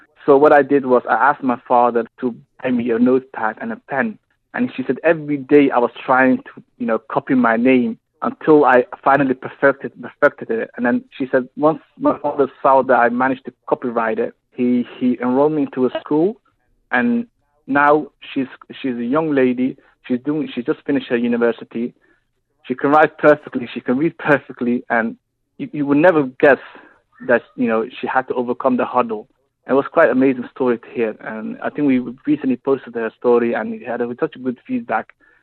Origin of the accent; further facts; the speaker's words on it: Netherlands; In a way, it reinforces my identity as a Somali. Like I said, I grew up in Holland.